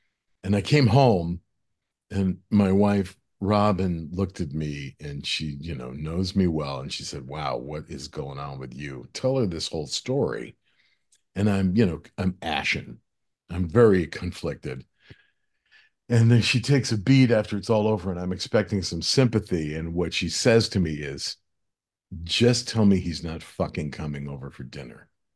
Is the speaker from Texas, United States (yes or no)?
no; Buffalo, New York, United States; I am that 12-year-old kid from Buffalo. And I said, "No, I didn't, but I'm from Buffalo."